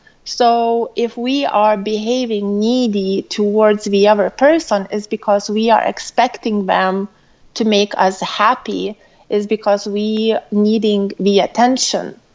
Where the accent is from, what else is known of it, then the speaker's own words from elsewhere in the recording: Lithuania; accent: mix; also born or lived in Ireland / United Kingdom / Switzerland; So originally, I am from Lithuania, but I lived in Ireland for 8 years. I lived in UK for about 8 years. I lived in Switzerland for a year. So my accent is a big mix of everything.